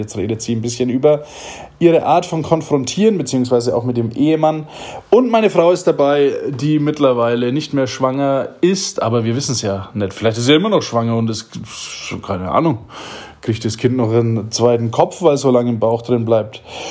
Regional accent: Bavaria, Germany; Ja, freilich bin ich ein stolzer Franke.

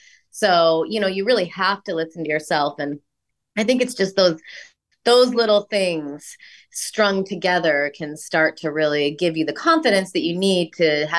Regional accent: Illinois, United States; For me, like when I grew up in Illinois, and basically, you know, I'd work in a grocery store

